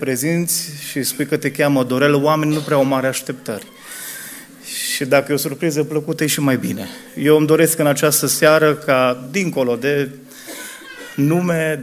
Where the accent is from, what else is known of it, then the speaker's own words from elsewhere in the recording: Brădet, Bihor County, Romania; eu sunt născut într-un sat între cam cele două sate, așa, Ferice și Valea de Jos, eu sunt din Brădet. Sunt dintr-o generație mai tânără, și sunt într-un fel un bihorean atipic